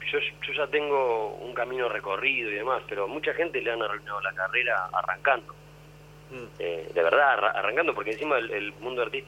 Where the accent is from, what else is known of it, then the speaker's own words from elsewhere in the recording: Bahía Blanca, Buenos Aires Province, Argentina; now in Buenos Aires, Argentina; Hace muchos años me fui de Bahía. Son casi más los que vivo en Buenos Aires que los que viví en Bahía. Pero Bahía queda ahí guardada. El pero no me lo puedo sacar. Al final de las frases lo tengo ahí.